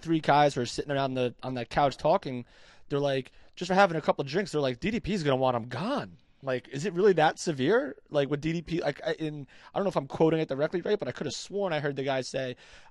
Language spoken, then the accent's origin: English; Brooklyn, New York, United States; Couple big events coming to my hometown. Hashtag Brooklyn or close to Barclay Center